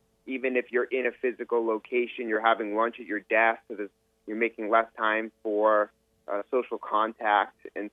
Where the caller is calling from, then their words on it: New York, United States; New York, New York.